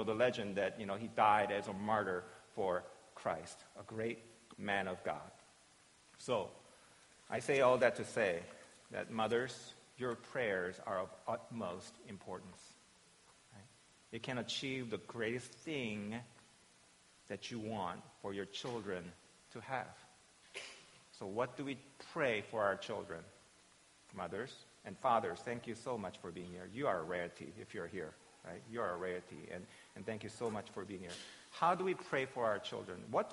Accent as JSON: {"language": "English", "country": "South Korea", "tie": "born or raised there", "said": "even maybe 30, 40 years ago, where I was born and raised in Korea, if you were"}